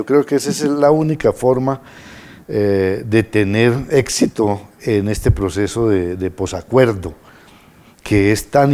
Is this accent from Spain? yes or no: no; Colombia